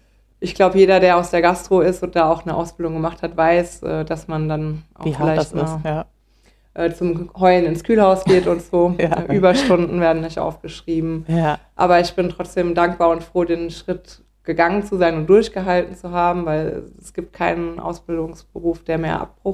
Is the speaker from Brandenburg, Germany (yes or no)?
no; Rodgau, Hesse, Germany; Ich komme aus Rottgau, bin hier auch aufgewachsen und lebe hier.